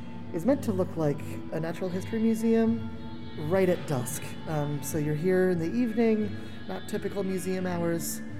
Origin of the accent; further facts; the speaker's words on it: Pennsylvania, United States; Growing up on the East Coast, I feel like haunted house attractions were like huge in the fall, because of the beautiful foliage and nice weather. So like in Pennsylvania, everywhere you turned, there was a haunted attraction.